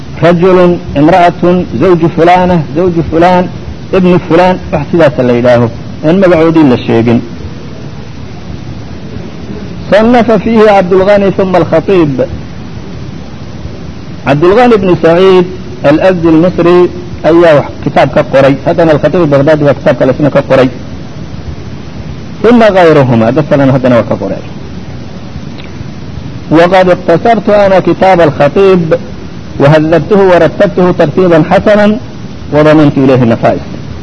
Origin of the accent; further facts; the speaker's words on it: Damascus, Damascus Governorate, Syria; كل ولد دمشقي أنا وأنا دمشقي حماها الله وصانها